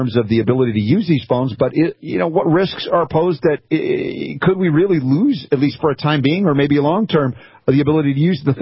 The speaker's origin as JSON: {"language": "English", "region": "Georgia", "country": "United States", "tie": "born or raised there", "also_born_or_lived": "New York", "said": "I was a New Yorker as a kid with the accent, and then I grew up most of my formative years in Georgia Southern, so I got Southernized."}